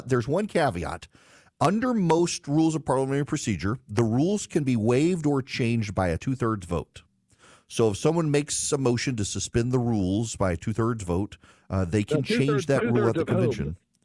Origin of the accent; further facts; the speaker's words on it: United States; I have said it Tackit the entire time because I'm an American, and most Americans say Tackit.